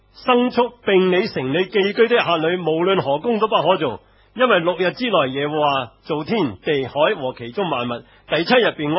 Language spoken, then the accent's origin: Chinese; China; 通常我们中国人所说的工呢，就是去打老板那份工